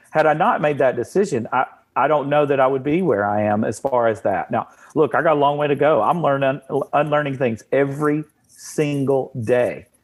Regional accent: the South, United States; I grew up in the South. I grew up in a super conservative family. I grew up in the church.

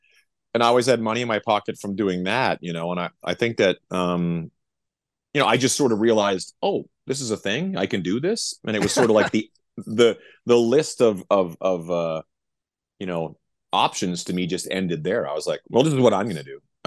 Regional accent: Canada; being Canadian, a lot of it's very familiar. I grew up in that kind of hang, you know what I mean? But not very coastal though, but we did have a lot of lakes.

